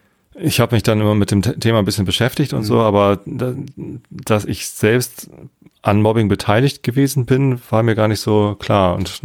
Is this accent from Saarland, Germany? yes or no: no; Tostedt, Lower Saxony, Germany; Ich bin ja hier in der Ecke. Ich bin in Tostedt zur Schule gegangen, okay. Jetzt wohne ich immer noch in der Samtgemeinde Tostedt.